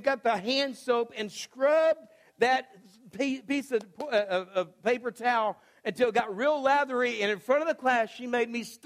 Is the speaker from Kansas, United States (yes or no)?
no; Washington, United States; also born or lived in Texas / Alaska; We were living, I was born in South Texas, we moved to Alaska for 3 years, and then we lived in Washington State. And so that's where I spent first grade, Washington State.